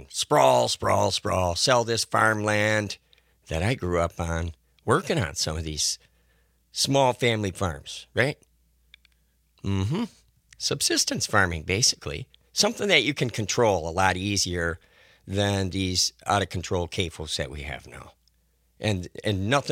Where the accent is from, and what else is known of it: Stoughton, United States; born or raised there